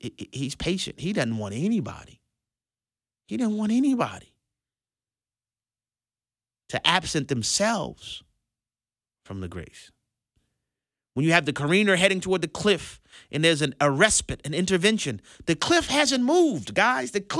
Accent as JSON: {"language": "English", "town": "New Orleans", "region": "Louisiana", "country": "United States", "tie": "born or raised there", "said": "the seasoned saints in the church where I grew up in New Orleans used to say"}